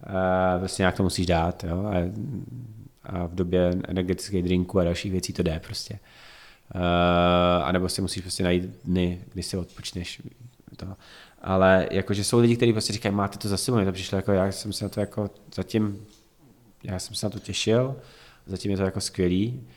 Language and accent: Czech; Prague, Czechia; Babička bydlí ve stejném městě, jsme Pražáci